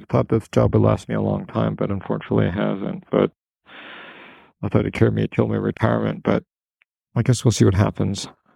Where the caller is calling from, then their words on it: Canada; calling from Canada.